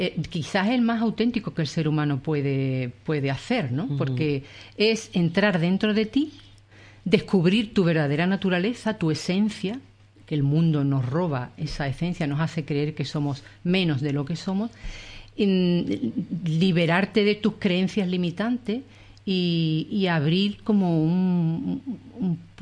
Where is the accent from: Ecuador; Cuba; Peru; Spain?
Spain; Cádiz, Andalusia; born there; now in Sanlúcar de Barrameda, Spain; Sí, yo nací en Cádiz.